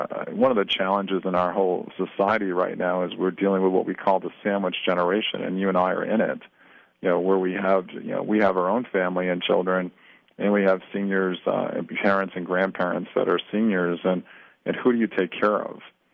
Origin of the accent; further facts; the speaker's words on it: Maine, United States; I grew up in Maine, and it was a beautiful facility